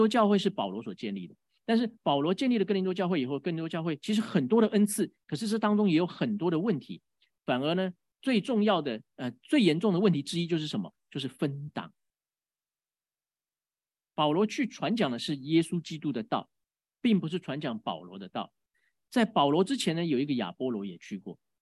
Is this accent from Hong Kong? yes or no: no; Taiwan; 我们台湾人虽然中文不怎么标准，但是我们台湾人很有人情味。